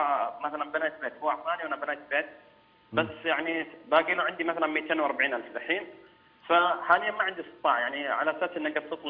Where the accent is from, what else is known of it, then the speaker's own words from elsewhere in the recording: Jeddah, Makkah Province, Saudi Arabia; فرجعت انا طبعا من اهل جده.